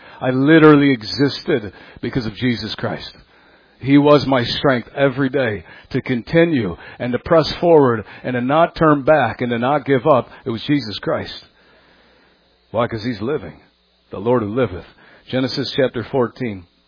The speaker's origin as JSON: {"language": "English", "town": "Buffalo", "region": "New York", "country": "United States", "tie": "born or raised there", "said": "Thank God I was raised in Buffalo. That's why there's still hope for people in Buffalo, because their gods have never won."}